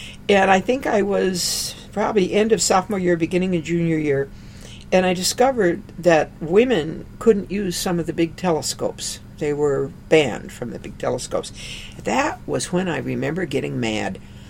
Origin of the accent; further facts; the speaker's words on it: Aberdeen, South Dakota, United States; Well, I grew up in Aberdeen, South Dakota, a little town, 25,000, and women interested in science were curiosity in those days.